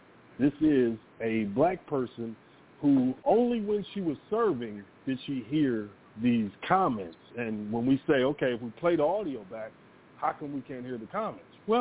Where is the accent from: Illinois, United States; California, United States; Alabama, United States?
Illinois, United States; I'm from Illinois, so I played a game in Pekin, Illinois, where they actually threw things at our bus.